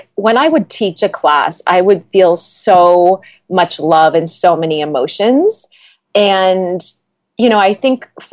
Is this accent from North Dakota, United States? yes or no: yes; North Dakota, United States; I grew up in North Dakota. My parents both had really stable jobs.